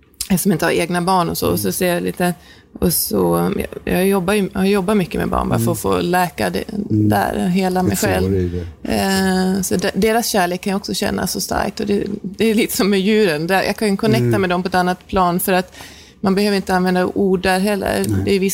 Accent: Norrland, Sweden; Och så skiljer jag alltid på att jag är norrlänning.

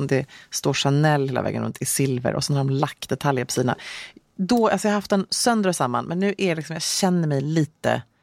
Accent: Luleå, Norrbotten County, Sweden; born there; Jag är född i Luleå, jag vet.

